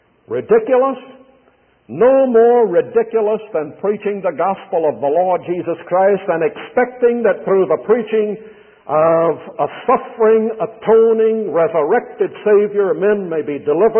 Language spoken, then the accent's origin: English; Charleston, South Carolina, United States; Charleston, my hometown, in St. Philip's Church, one of the great historic churches of the United States